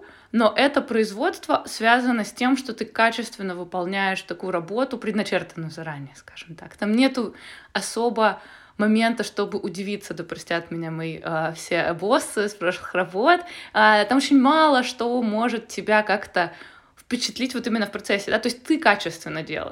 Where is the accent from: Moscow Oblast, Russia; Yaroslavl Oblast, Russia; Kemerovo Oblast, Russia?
Yaroslavl Oblast, Russia; Yaroslavl; now in Moscow, Russia; Я из Ярославля, я приехала из Ярославля в Москву